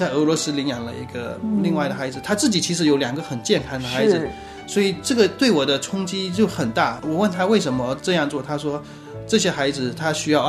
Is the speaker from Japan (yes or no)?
no; China; now in United States; 因为我妈妈是基督徒，但是我从小在国内长大，